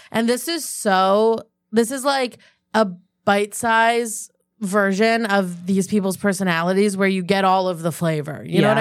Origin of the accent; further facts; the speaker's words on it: New York, United States; but I grew up like near Saratoga.